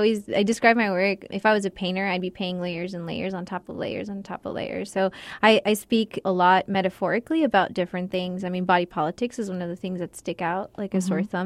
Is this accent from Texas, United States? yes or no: yes; El Paso, Texas, United States; I was born and raised here in El Paso, Texas. I did my BFA here at UTEP, and then I went for my master's at NMSU.